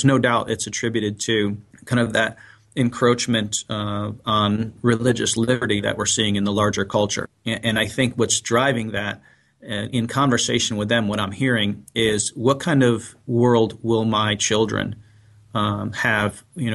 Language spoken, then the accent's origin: English; Shelby, North Carolina, United States; I'm from Shelby, North Carolina, 45 years of age, and I've been in the ministry for 20 years, and prior to that, I was in the military.